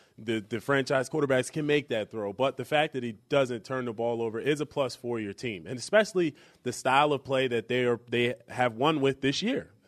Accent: New Jersey, United States; For me, growing up in New Jersey and going to, like, Knicks games and Rangers games

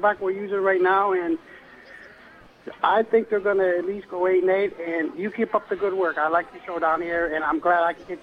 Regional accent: Buffalo, New York, United States; I'm originally from Buffalo, John.

